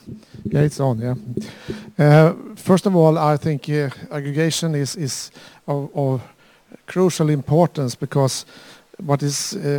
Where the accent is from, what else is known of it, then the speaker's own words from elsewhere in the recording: Sweden; I'm from Sweden, and Sweden is actually number 4 or 5 aggregator to Europeana. We are 9 million inhabitants living out in the forest of Northern Europe.